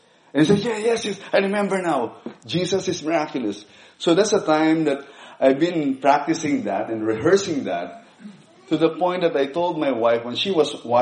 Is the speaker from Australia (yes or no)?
yes; Australia; because I'm from Australia.